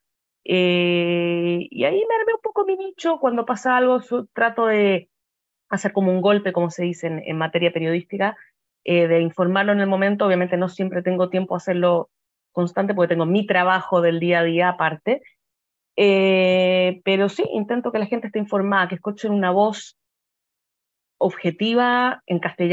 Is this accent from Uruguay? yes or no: no; Chile; now in Israel; yo soy chilena, vivo en Israel desde el año 2008, con una pequeña pausa entre el 2013 y el 2016 que estuve en Chile en un proyecto.